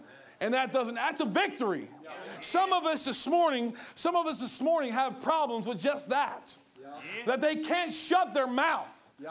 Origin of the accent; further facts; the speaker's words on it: Smyrna, Delaware, United States; We're from Smyrna. We don't know crime at this time in Smyrna.